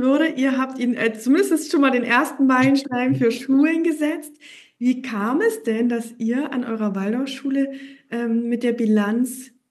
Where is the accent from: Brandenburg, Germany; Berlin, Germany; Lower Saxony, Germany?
Berlin, Germany; als Berlinerin